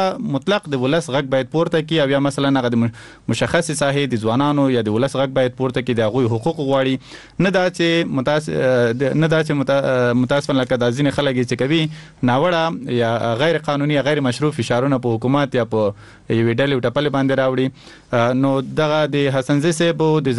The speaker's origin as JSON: {"language": "Pashto", "region": "Paktia", "country": "Afghanistan", "said": "موږ د پکتیا دی ولسونو غږ"}